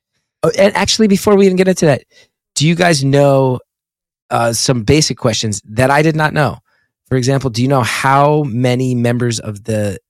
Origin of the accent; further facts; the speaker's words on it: West Orange, New Jersey, United States; When growing up in West Orange, I just knew it was Donald Payne, because if you lived down the hill, it was Donald Payne.